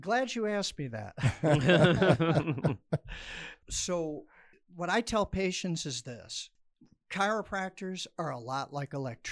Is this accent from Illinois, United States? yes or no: yes; Chicago, Illinois, United States; now in Tucson, United States; So I had no clue. I'm from Chicago. It's flat.